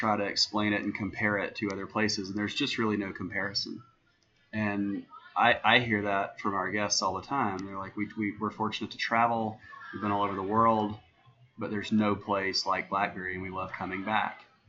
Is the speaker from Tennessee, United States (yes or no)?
yes; Tennessee, United States; And we're both from Tennessee, and I want to do something in our home state.